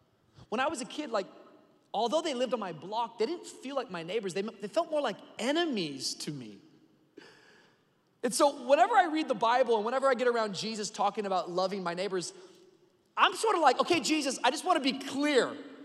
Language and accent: English; Tacoma, Washington, United States; I grew up in Tacoma, Washington. I grew up in a Christian home. I'm 4 generations Pentecostal preacher on both sides.